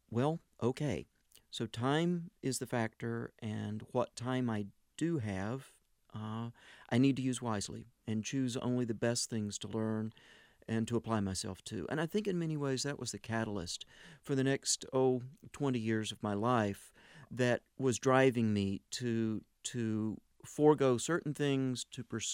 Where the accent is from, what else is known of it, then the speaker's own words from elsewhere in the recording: Mayberry, North Carolina, United States; Well, it was a very different place at that time than it is now. It's grown and developed during my 30-year absence, but small hometown America, very much that quintessential American hometown.